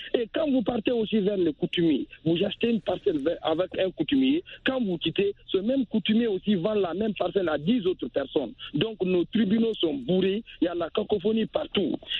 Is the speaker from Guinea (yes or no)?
yes; Fouta Djallon, Guinea; nous sommes originaires de Fouta.